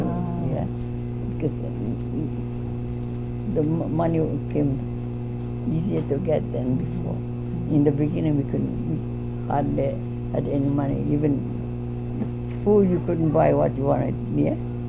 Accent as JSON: {"language": "English", "country": "South Korea", "second_language": "English", "lives_now": "United States", "said": "If anybody asks me, what nationality are you? I'm a Korean."}